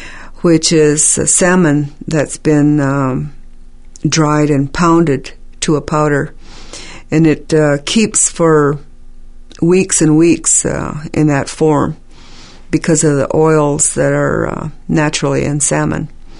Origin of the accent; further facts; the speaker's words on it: Washington, United States; born there; And I was born right here on the Yakima Reservation at Hera, my uncle's house, at a place called Charlie's Pond.